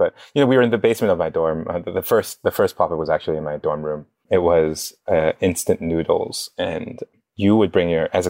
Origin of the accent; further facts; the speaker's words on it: Hong Kong; now in United States; I'm a student, I'm from Hong Kong. I study in the US